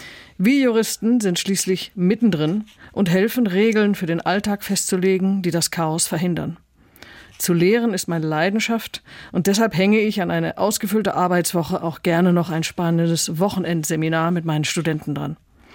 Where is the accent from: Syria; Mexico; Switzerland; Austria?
Mexico; Mexico City; now in Germany; dass ich meine Kindheit größtenteils in Mexiko-Stadt verbracht habe. Meine Eltern haben dort für den Bayer-Konzern gearbeitet und Urlaub in Deutschland gab es nur alle 2 Jahre. Ich bin also schon lateinamerikanisch geprägt